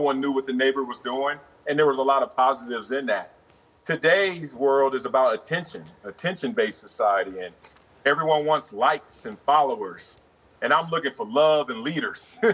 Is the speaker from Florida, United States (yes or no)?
no; Compton, California, United States; also born or lived in South Central Los Angeles; really keeping me away from the ills of my neighborhood growing up in Compton or South Central.